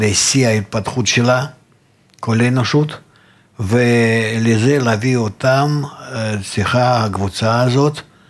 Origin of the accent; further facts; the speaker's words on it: Russia; now in Israel; אתה מתימן, אני מרוסיה, מצרפת, מאירופה